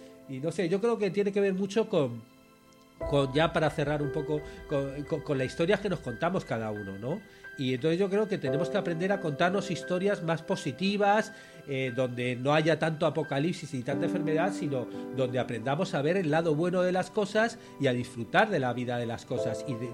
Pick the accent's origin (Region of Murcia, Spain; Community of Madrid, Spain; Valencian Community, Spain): Community of Madrid, Spain; Madrid; now in Uruguay; Pero claro, yo soy de Madrid. Entonces yo estoy viviendo la pandemia con los números de Madrid